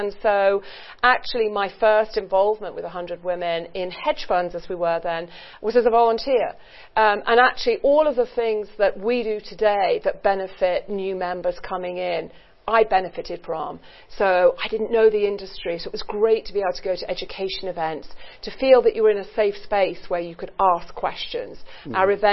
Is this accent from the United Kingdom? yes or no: yes; Birmingham, West Midlands, United Kingdom; born there